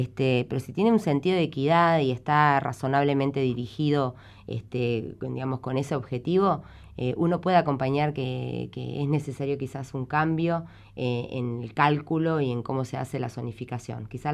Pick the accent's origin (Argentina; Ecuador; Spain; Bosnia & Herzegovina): Argentina; somos argentinos